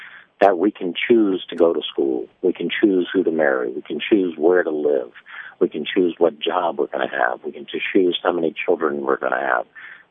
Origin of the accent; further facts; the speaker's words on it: Washington, District of Columbia, United States; I grew up in Washington, D.C. during the Vietnam era.